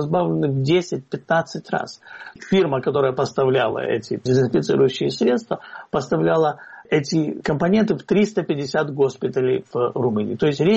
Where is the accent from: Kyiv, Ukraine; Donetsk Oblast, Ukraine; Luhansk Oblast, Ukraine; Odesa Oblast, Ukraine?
Kyiv, Ukraine; А я всегда, как киевлянин, вспоминаю, что 2 недели после того, как случилась Чернобыльская авария